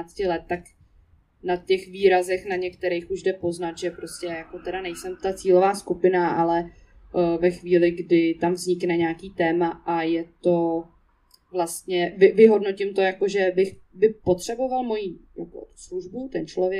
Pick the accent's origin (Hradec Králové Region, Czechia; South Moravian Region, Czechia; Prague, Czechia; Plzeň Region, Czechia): Prague, Czechia; bydlím v Praze, žiju tady, narodila jsem se na Smíchově, tam jsem vyrostla